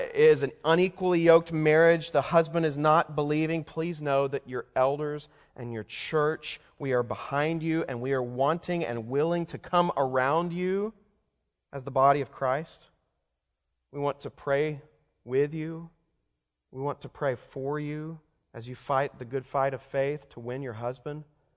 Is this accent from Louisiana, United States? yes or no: yes; Louisiana, United States; also born or lived in Texas; In fact, I grew up in the South, Louisiana and Texas, and they had a saying in the South.